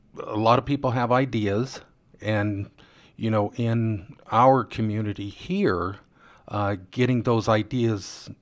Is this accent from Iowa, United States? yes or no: yes; Pella, Iowa, United States; Well, I'm from Pella, and thank you, Mike, for having me. I went to Central College. Did business for many years in Pella, done many things in Pella.